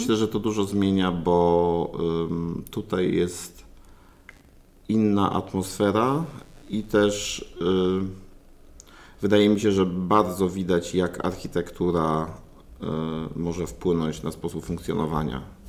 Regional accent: Katowice, Silesian Voivodeship, Poland; przez to, że ja jestem z Katowic, więc tu bywałem

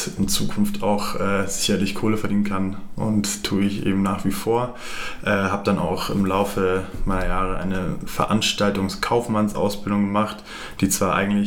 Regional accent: Munich, Bavaria, Germany; ich bin aus München, ich bin Münchner Kindl, ich bin 27 Jahre alt

